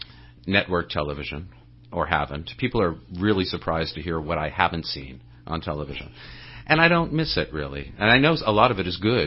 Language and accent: English; Massapequa, New York, United States; also born or lived in Brooklyn; I grew up in New York. I was born in Flatbush, Brooklyn, and grew up on Long Island in a town called Massapequa.